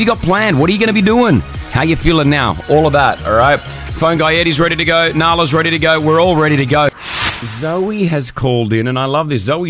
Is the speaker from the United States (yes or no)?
no; Australia; when I grew up in Australia